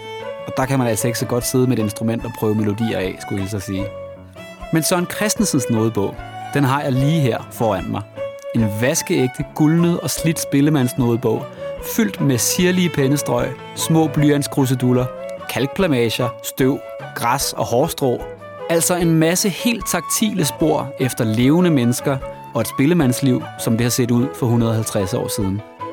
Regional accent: Zealand, Denmark; så er jeg, ligesom Søren Christensen, født og opvokset på Sjælland.

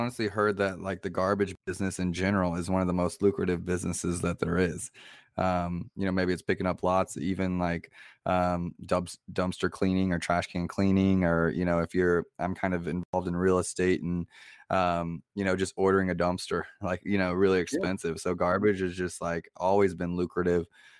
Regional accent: Montreal, Quebec, Canada; born there; I was born in Montreal, so I'm a dually. I got my citizenship when I turned 18, so I haven't been everywhere in Canada, but I'm from up north.

